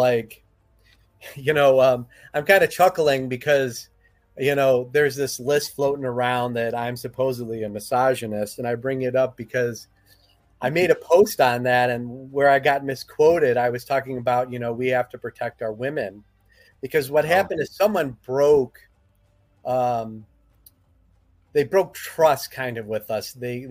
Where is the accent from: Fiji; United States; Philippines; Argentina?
United States; I'm an American, but my ancestors, my grandpa, my grandma, that generation moved here. They were born in Germany. They moved here.